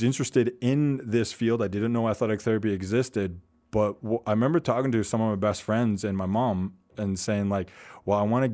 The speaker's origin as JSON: {"language": "English", "town": "Prince George", "region": "British Columbia", "country": "Canada", "tie": "born or raised there", "said": "So, born and raised in Prince George, the high school I went to was O'Grady Catholic High."}